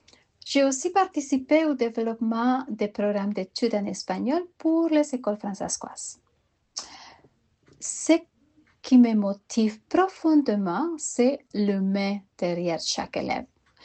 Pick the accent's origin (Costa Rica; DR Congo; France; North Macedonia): Costa Rica; moved away as an adult; now in Canada; Mon parcours en éducation a commencé chez moi, au Costa Rica, où j'ai enseigné les sciences sociales au secondaire ainsi qu'en éducation aux adultes avant d'émigrer au Canada.